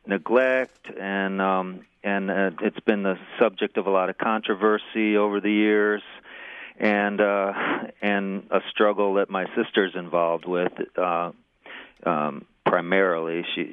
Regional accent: Green Bay, Wisconsin, United States; I grew up in Green Bay. We used to do vacations up in Door County

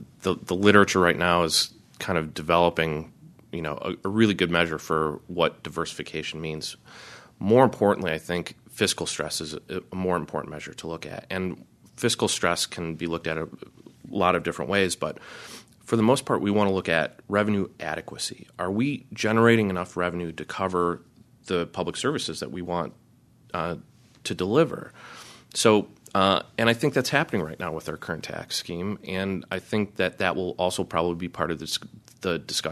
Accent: Milwaukee, Wisconsin, United States; I'm originally from Milwaukee

